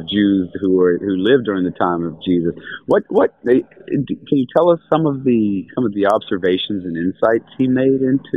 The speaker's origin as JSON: {"language": "English", "region": "the South", "country": "United States", "said": "I'm a Southerner, like Edgar Casey is, and so it's hard for me sometimes to, you know, mix metaphysics with my Southern roots, especially my Protestant background."}